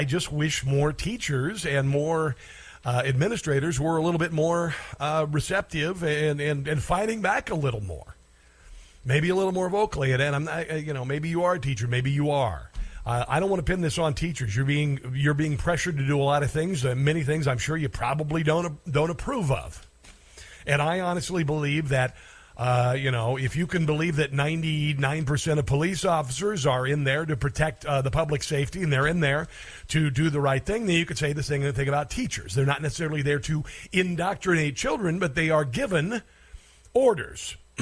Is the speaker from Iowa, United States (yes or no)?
yes; Iowa, United States; And I grew up in Southwest Iowa, and my graduating class had 70 kids.